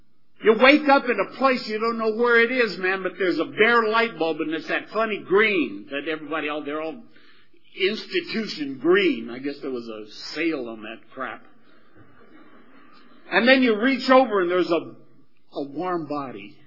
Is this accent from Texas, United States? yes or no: yes; Texas, United States; I said, "Willie, I'm from Texas too, man."